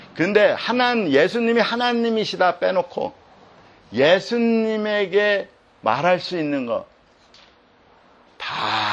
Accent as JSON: {"language": "Korean", "country": "South Korea", "said": "내가 한국인인데도 불구하고 성경이 가르쳐 주잖아요."}